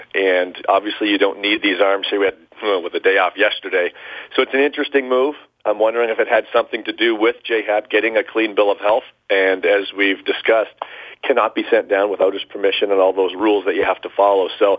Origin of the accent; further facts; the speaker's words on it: Windsor, Ontario, Canada; There is snow in Windsor. That's my hometown.